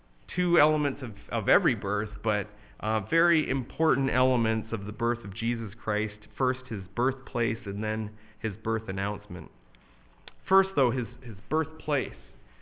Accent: Toronto, Ontario, Canada; born there; Lot comes down to the fact that I was born in Toronto.

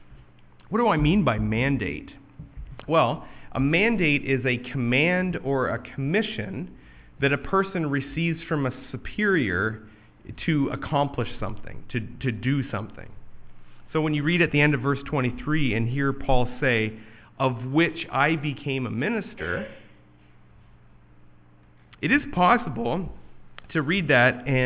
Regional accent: United States; And we might miss that, again, being English speakers and being independent, entrepreneurial Americans.

